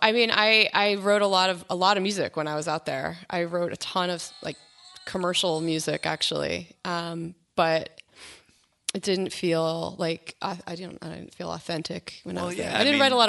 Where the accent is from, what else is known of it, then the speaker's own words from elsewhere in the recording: Swampscott, Massachusetts, United States; So I grew up in Swampscott and doing theater and singing in my cousin's band.